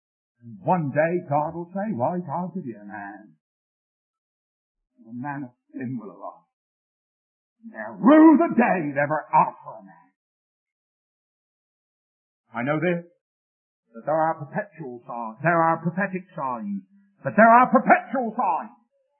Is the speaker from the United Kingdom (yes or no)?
yes; England, United Kingdom; Please, in case you didn't know, I'm an Englishman.